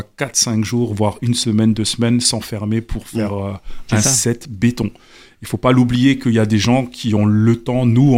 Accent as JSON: {"language": "French", "country": "Cape Verde", "said": "Donc je suis originaire des îles du Cap-Vert."}